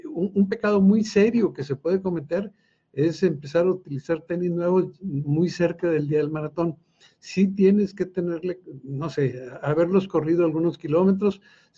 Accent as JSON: {"language": "Spanish", "town": "Monterrey", "region": "Nuevo León", "country": "Mexico", "said": "Para quienes son o somos de Monterrey, la carretera"}